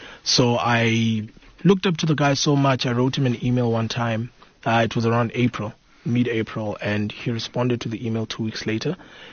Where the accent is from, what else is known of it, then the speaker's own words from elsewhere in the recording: Bulawayo, Zimbabwe; I was born and raised in Zimbabwe, Bulawayo. I think I've always come from an entrepreneurial family